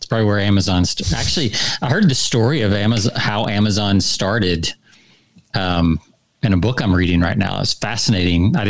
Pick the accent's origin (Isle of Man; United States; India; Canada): United States; Georgia; I mean, Jonathan, did you ever see a name like that growing up in Georgia? No. No. We're just redneck boys drinking beer.